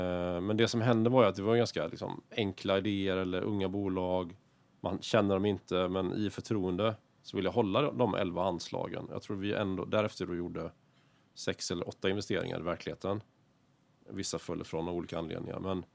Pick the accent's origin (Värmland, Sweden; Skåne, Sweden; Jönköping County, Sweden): Värmland, Sweden; Jag känner mig som värmlänning. Men av någon anledning så har varken jag eller mina bröder fått en värmländsk dialekt.